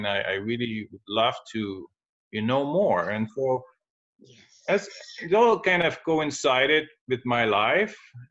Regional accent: Netherlands; Well, I'm originally from Holland, the Netherlands

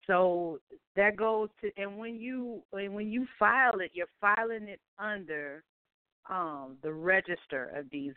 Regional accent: California, United States; now in New York, United States; because I live in New York, but I'm from California, so I know I got to send it back to where I was, to the county I was born in, correct?

